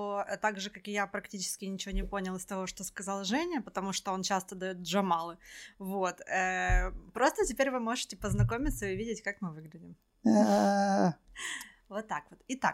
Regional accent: Ukraine; если вы из такой невероятно развитой страны, как мы, из Украины путешествуете

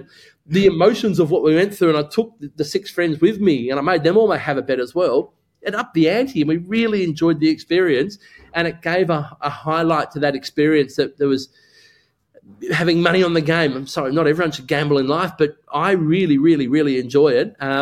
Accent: Australia; So the energy, I don't know, I'm Aussie.

